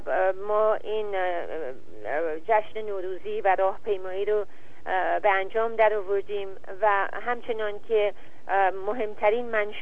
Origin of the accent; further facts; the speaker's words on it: Iran; به عنوان یک ایرانی برای من و هموطنانم وجود داره